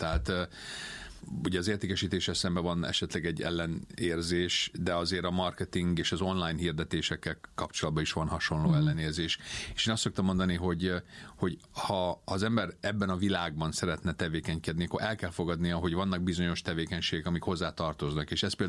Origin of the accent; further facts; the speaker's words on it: United States; Igen, hát ugye én az Egyesült Államokban születtem, ott nőttem fel, magyar szülők gyermeke vagyok